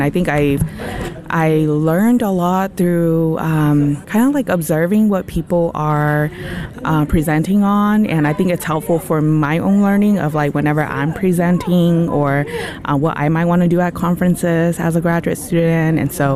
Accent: Fresno, California, United States; now in Madison, United States; I grew up in Fresno, California, and I came here 3 years ago for a master's and PhD social work, social welfare program.

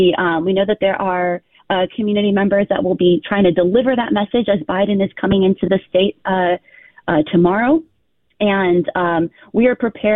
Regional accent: Midwest, United States; As a Midwesterner through and through, it's been beautiful to see just our neighbors show up as well.

